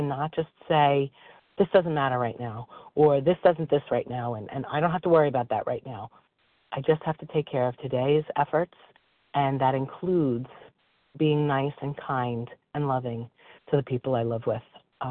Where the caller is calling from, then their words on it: New York, United States; I'm a grateful compulsive overeater, and I'm calling from New York as well.